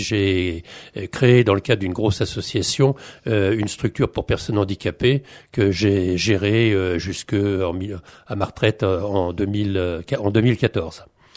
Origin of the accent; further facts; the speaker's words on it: Beaumont, France; Je suis né à Beaumont, il y a beaucoup d'années, quelques 73 ans. J'ai toujours vécu.